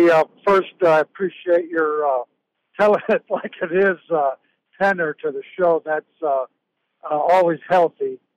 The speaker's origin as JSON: {"language": "English", "region": "Washington", "country": "United States", "tie": "born or raised there", "said": "the Cougs up north here in my home state of Washington today."}